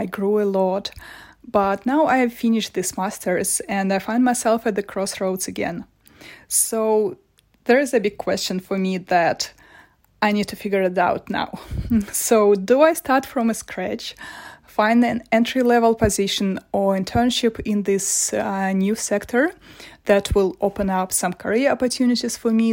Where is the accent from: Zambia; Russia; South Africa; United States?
Russia; Moscow; now in London, United Kingdom; Originally, I'm from Moscow, and currently I live in London.